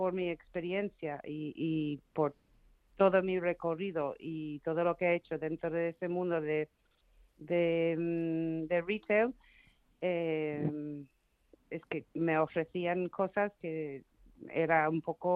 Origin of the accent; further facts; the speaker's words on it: Ireland; Spanish is a second language; now in Spain; yo no soy española, yo soy irlandesa, pero llevo 32 años viviendo en España